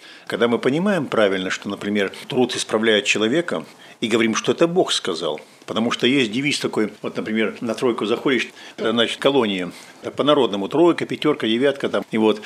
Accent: Rudnichny, Kirov Oblast, Russia; В Рудничном родился и там пригодился, что называется. То есть священником служу у себя на родине.

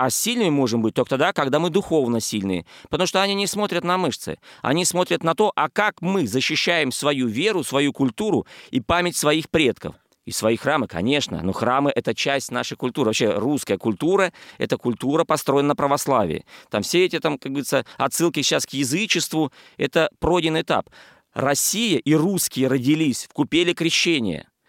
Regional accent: Kyrgyzstan; Но я сам с Азии, я вырос в Киргизии

